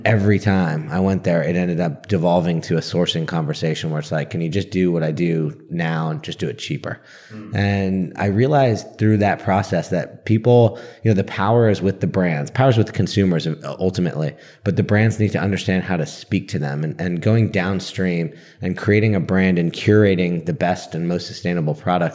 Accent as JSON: {"language": "English", "region": "California", "country": "United States", "tie": "born or raised there", "said": "And for me, kind of growing up in Northern California, it was all about, you know, doing smart things for the environment."}